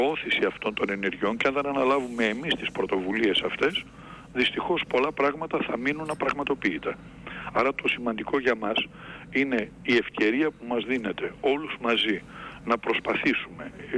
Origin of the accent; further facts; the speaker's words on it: Thessaloniki, Central Macedonia, Greece; και εγώ και ως θεσσαλονικιός βουλευτής